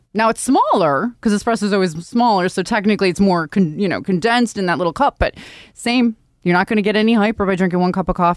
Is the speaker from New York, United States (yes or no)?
yes; Buffalo, New York, United States; I grew up in Buffalo, so I understand.